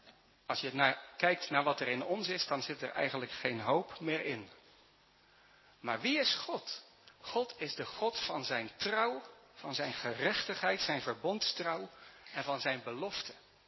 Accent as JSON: {"language": "Dutch", "town": "Dordrecht", "region": "South Holland", "country": "Netherlands", "tie": "born or raised there", "said": "De stad waar ik ben opgegroeid, Dordrecht."}